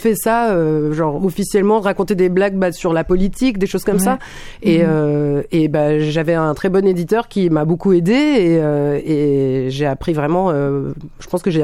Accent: France; Après, je suis française, j'ai lu

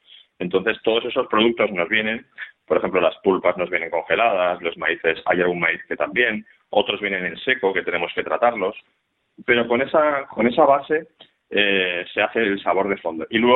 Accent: Valencian Community, Spain; Pues yo soy valenciano además de pura cepa

